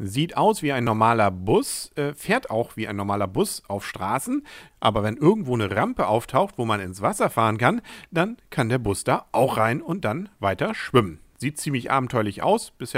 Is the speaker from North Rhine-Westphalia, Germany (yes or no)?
no; Kiel, Schleswig-Holstein, Germany; als Kieler hört man da ja mal zu, ob man da jemanden kennt